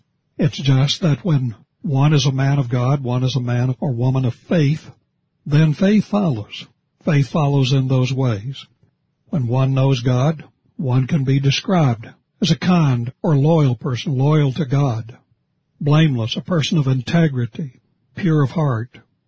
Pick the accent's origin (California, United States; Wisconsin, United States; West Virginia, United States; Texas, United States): West Virginia, United States; Of course, living in Oregon, we don't have generally those kinds of storms, but when I grew up in West Virginia, we had them